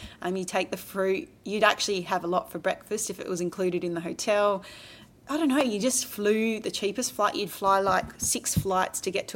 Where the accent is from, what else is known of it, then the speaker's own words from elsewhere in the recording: Australia; the amount you have to travel, especially as an Australian. We don't nip home.